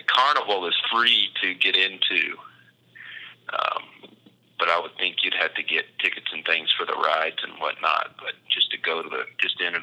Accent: the South, United States; Well, I grew up in the South, so I enjoy fried food.

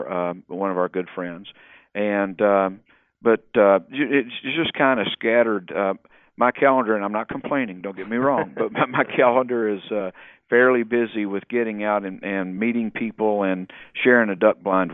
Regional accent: Kentucky, United States; I grew up in eastern Kentucky, but I've lived in my career with the Fish and Wildlife Service. I lived all over the country.

